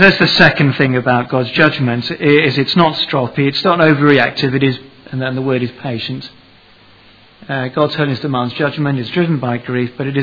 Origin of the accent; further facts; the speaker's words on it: United Kingdom; and I was too, and, you know, we're British, you know.